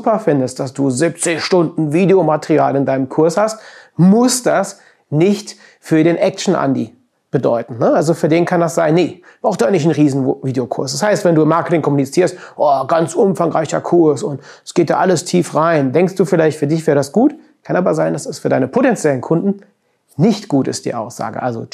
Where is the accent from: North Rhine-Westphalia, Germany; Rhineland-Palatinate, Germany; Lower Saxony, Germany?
North Rhine-Westphalia, Germany; Cologne; Privat wohne ich aber in Köln und habe auch die letzten Jahrzehnte immer in Köln gewohnt. Also bin Kölsche Jung, komme daher.